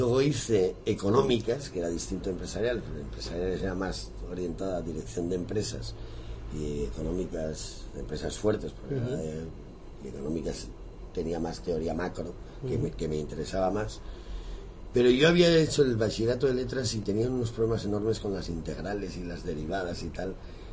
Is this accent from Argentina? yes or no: no; Navarre, Spain; Yo soy navarro y estudiante de Deusto